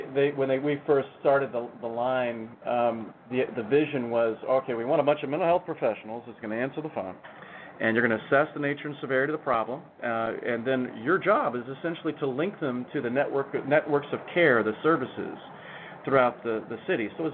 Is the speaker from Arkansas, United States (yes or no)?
no; Texas, United States; Now, I knew what the cowboy meant. I was from Texas. He knew I was from Texas.